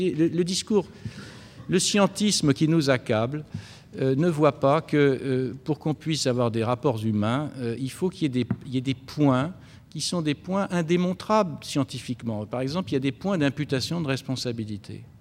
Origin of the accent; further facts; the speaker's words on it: Nantes, Pays de la Loire, France; Excusez-moi, je suis nantais aussi